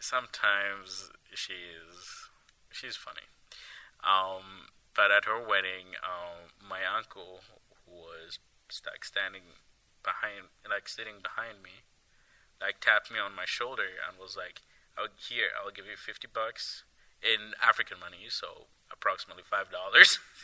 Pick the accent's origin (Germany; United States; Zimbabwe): Germany; Dresden, Saxony; English is a second language; now in Canada; I grew up in Dresden, eastern city in Germany.